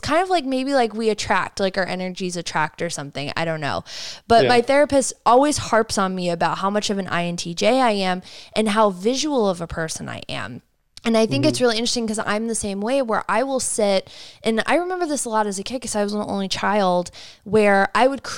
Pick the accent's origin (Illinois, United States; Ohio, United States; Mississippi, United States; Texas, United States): Ohio, United States; Cleveland; And for me growing up in Cleveland, like Cleveland, there's nothing going on there.